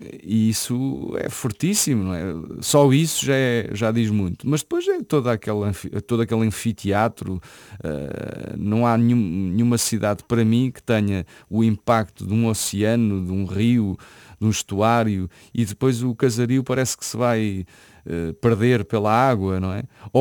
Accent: Lisbon, Portugal; aterrar naquela linha do Tejo, passar sobre a ponte, ver os bairros onde cresci, onde vivi, onde vivo.

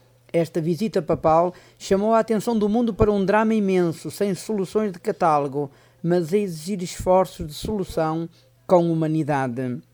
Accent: Portugal; senti-me honrado como português

